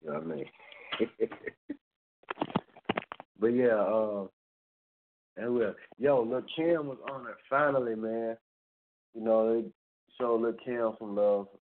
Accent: Atlanta, Georgia, United States; I'm from Carver Home, the city called Zone 3, the town called Zone 3, right? It's near downtown Atlanta. It's about maybe 10 to 15 minutes from downtown Atlanta, you know, that close to the middle of the city.

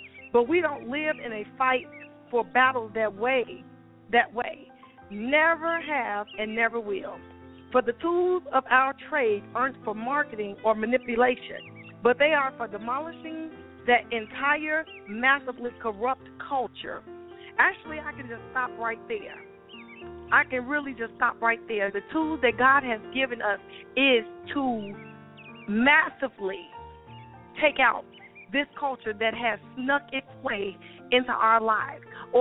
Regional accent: Chicago, Illinois, United States; I am from Chicago. So everything that happens in Chicago, it affects me because I was born and I was raised there.

